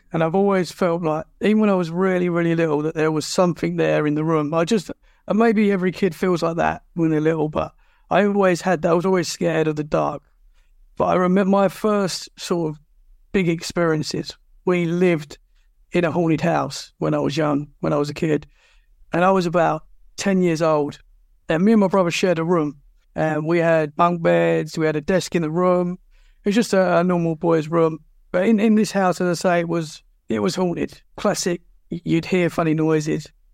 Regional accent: East of England, United Kingdom; now in Dorset, United Kingdom; I am in Dorset in the UK. I'm originally from Essex, which is just outside London. I've been living in Dorset now for about a year and a half, so I'm getting used to a bit more of the countryside of the UK.

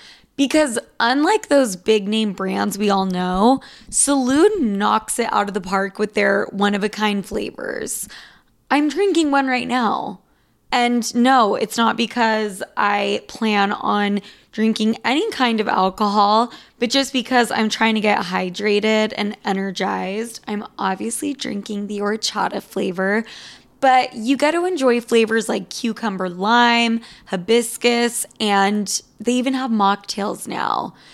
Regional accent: Utah, United States; We are both from Utah.

